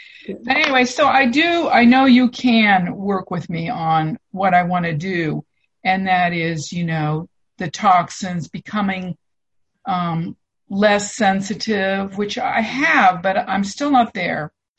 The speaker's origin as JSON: {"language": "English", "town": "Sunnyvale", "region": "California", "country": "United States", "said": "So I am from Sunnyvale, California."}